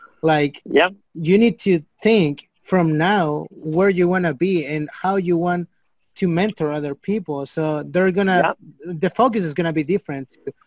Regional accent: Chile; English is a second language; I'm coming from South America, Chile

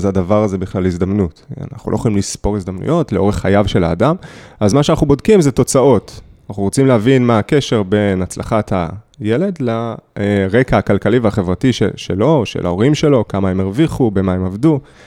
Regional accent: Central Israel, Israel; שאני גדלתי, נולדתי במרכז.

